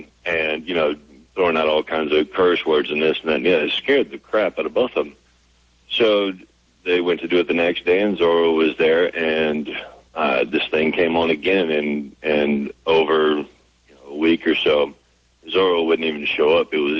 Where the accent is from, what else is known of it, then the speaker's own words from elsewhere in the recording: Tuscaloosa, Alabama, United States; But I'm from Tuscaloosa.